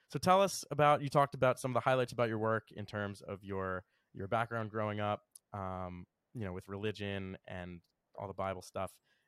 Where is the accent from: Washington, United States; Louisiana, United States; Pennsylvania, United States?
Pennsylvania, United States; Philadelphia; I'm from Philly, so we're the capital of the underdog, baby.